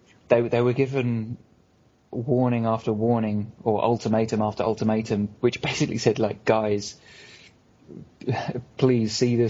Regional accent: United Kingdom; it's difficult for me to, as a British person as well, like, what do you think about the Vichy French?

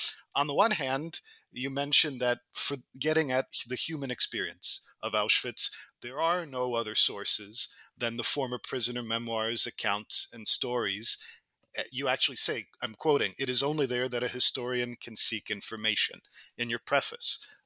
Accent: United States; And so I grew up in the United States. I had to read parts of Primo Levi actually in high school.

